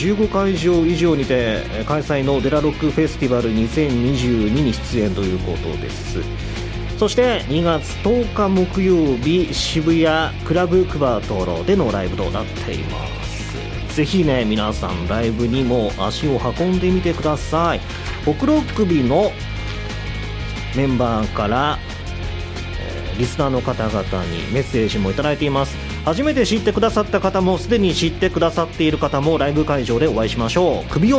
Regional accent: Nagasaki, Japan; 僕が長崎出身なんで、この曲のタイトルにねすごく惹かれてしまうんですよね

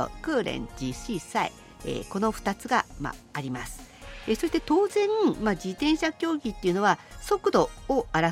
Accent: Shizuoka, Japan; 神奈川山梨を通過して私のふるさと静岡県の

